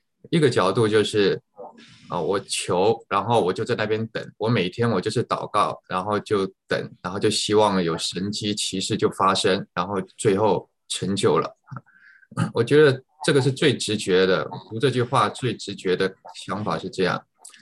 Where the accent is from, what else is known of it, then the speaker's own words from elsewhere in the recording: China; 其实我们中国人不是也有一个